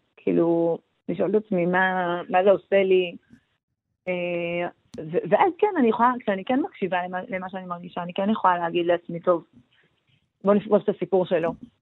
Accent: Jerusalem, Jerusalem District, Israel; אני ירושלמית

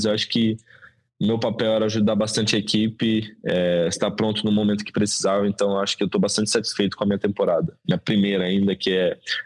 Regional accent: Brazil; sou brasileiro desde que eu nasci, eu queria representar a minha nação.

